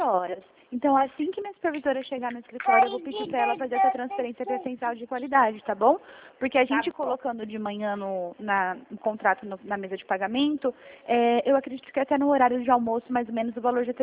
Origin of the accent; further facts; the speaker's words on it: São Paulo, Brazil; Eu sou do estado de São Paulo, né? Então a gente tem uma hora de diferença.